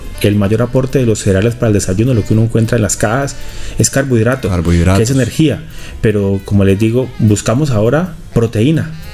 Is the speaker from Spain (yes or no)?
no; Colombia